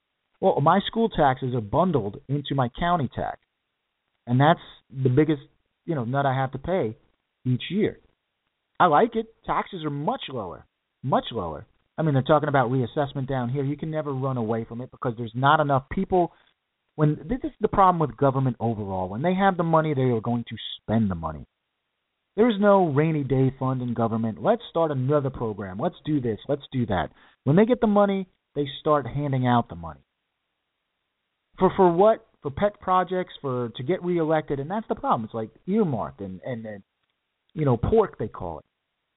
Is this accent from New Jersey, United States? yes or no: no; New Rochelle, New York, United States; growing up in New Rochelle, we paid an exorbitant amount of tax for school taxes.